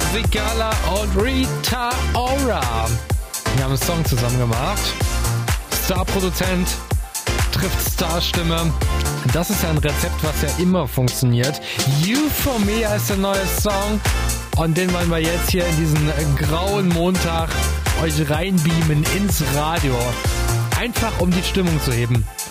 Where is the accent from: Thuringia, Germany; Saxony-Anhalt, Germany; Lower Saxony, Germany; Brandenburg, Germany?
Thuringia, Germany; Als Thüringer ist das eindeutig.